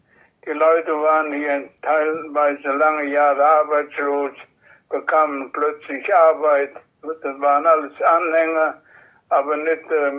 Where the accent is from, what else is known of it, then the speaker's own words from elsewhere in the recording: Pracht, Rhineland-Palatinate, Germany; Ich bin hier in Pracht geboren.